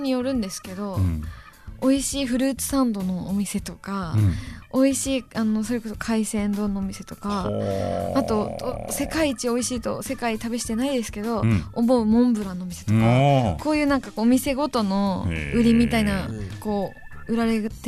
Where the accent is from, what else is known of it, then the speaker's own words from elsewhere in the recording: Utsunomiya, Tochigi, Japan; 私は宇都宮です。